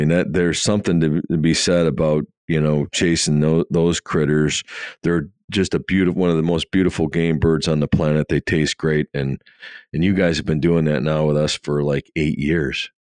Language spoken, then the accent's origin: English; Wisconsin, United States; I love fishing walleye. I grew up fishing walleye in Wisconsin.